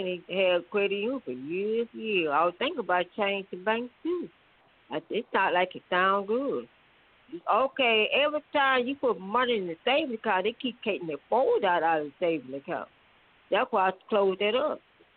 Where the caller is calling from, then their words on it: St. Louis, Missouri, United States; I live in St. Louis, my dear.